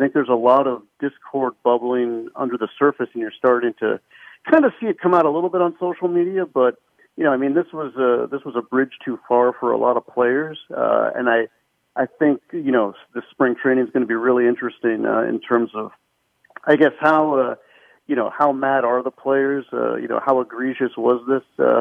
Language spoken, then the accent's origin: English; West Coast, United States; I'm from the West Coast, so I have a fair share of Dodger fan friends and relatives